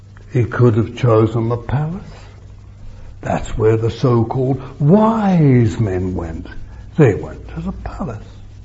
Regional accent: England, United Kingdom; Although we in England have an advantage. Yeah. There's responsibility for being an English person

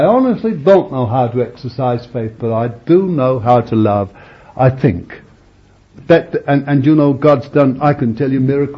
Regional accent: Bethnal Green, London, United Kingdom; he was a real old Londoner. You can tell I am. When I really get going, everybody knows I was born in Bethnal Green.

